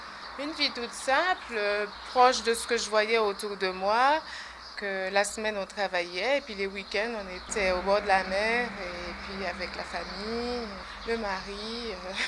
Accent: Haiti; now in Coffrane, Switzerland; Et je suis de Haïti.

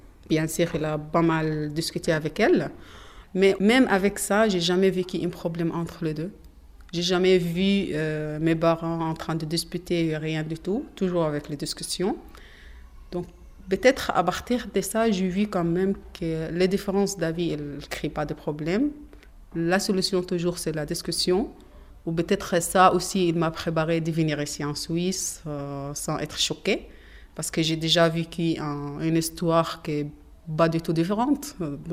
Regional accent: Esna, Luxor Governorate, Egypt; French is a second language; moved away as an adult; Je viens de Sud d'Égypte, dans une petite ville qui s'appelle Esna, entre Louxor et Assouan.

